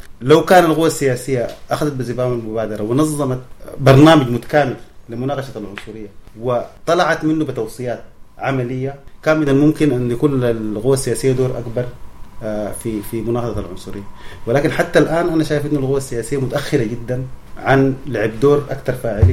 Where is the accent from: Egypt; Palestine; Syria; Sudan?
Sudan; Kordofan; كان بيعزلون إحنا أولاد كردفان